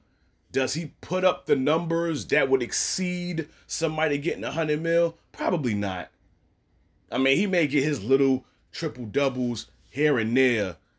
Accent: Brooklyn, New York, United States; I keep saying my Brooklyn Nets because I am from Brooklyn.

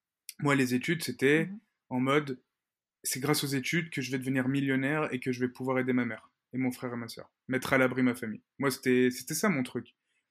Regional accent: Rillieux-la-Pape, Auvergne-Rhône-Alpes, France; Moi, j'ai grandi en banlieue de Lyon, Arieux-la-Pape ça s'appelle. J'ai eu une enfance très très très heureuse, une enfance de quartier

